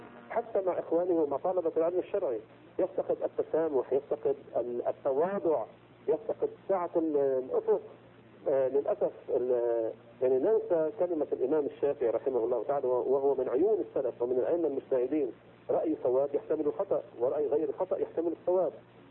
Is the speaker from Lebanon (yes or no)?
yes; Lebanon; عندنا في لبنان مثلا